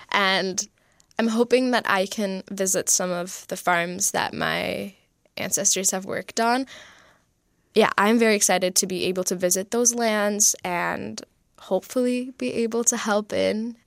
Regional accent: Waterloo, Ontario, Canada; is from where I'm from Waterloo.

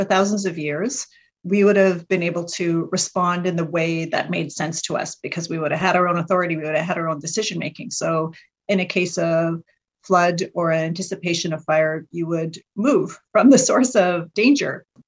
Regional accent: Ontario, Canada; I am Anishinaabe from White Fish River First Nation.

